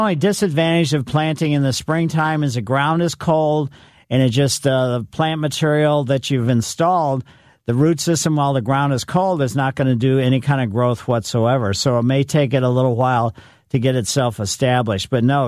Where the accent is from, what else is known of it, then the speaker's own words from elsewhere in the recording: Ellisville, Missouri, United States; Growing up in Ellisville, we down on Flat by the Botanical Garden, my parents moved to Ellisville, and we had junipers as foundation plants